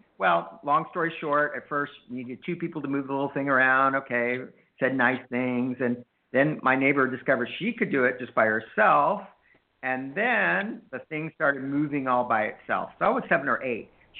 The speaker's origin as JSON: {"language": "English", "country": "United States", "tie": "born or raised there", "said": "I think like most people growing up in the United States, many of us have intuitive gifts"}